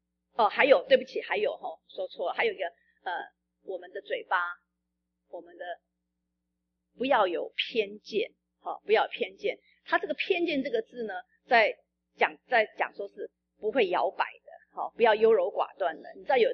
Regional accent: Taiwan; 我只是觉得好像我是台湾人这个事情好像很那个

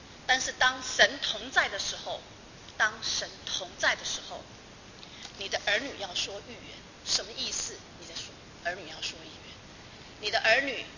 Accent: Taiwan; 我们台湾人说人有两只脚，钱有四只脚

